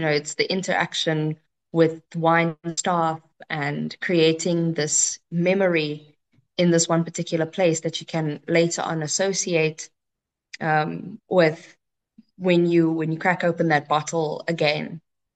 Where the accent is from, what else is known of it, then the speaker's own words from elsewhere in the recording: South Africa; South Africa has something special that the rest of the world really doesn't have. And our people, as a South African collective, we really do make the experience.